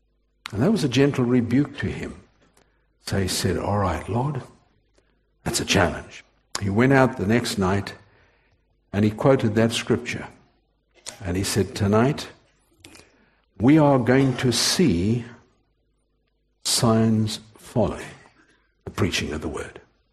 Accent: Durban, KwaZulu-Natal, South Africa; born there; I was born in Durban, South Africa.

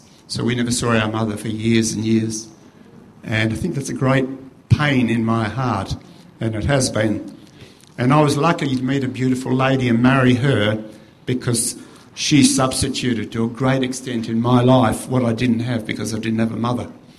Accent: Western Australia, Australia; born there; And so I was born in Western Australia as a consequence.

